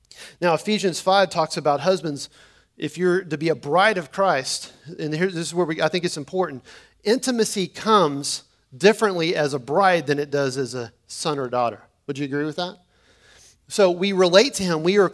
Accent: United States; The pride that I have flowing out of being American is because God has sent me to this nation to be a light inside of it.

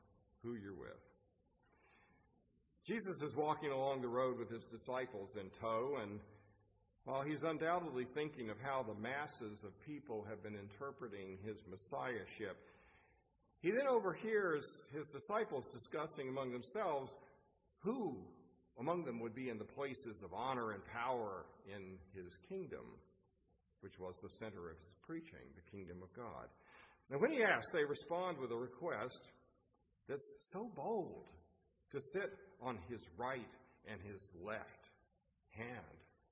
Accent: the South, United States; You know that I grew up in the South.

